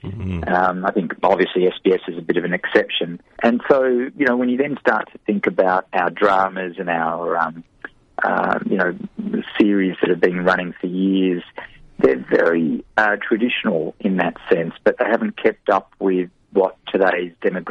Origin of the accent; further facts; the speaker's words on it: Sydney, New South Wales, Australia; I'm an Australian that was brought up in Sydney. My parents are both Egyptian, so naturally I've got olive skin. I look reasonably Middle Eastern.